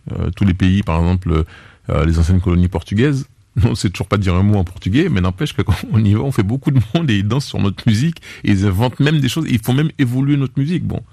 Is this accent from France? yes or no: yes; French Antilles, France; pour que le reste du monde nous reconnaisse en tant qu'Antillais